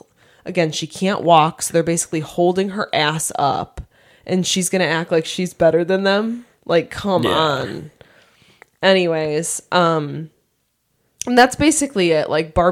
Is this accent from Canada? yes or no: yes; Canada; I'm from Canada.